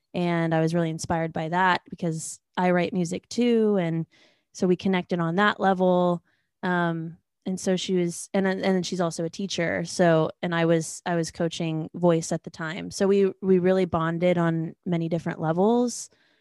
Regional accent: Fresno, California, United States; now in Los Angeles, United States; And I'm based in Fresno. I'm based in Los Angeles, California. I'm from Fresno.

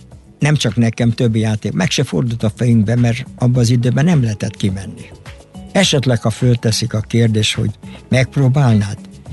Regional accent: Budapest, Hungary; Én pesti gyerek vagyok, én is tudom, hogy mit kell megdolgozni.

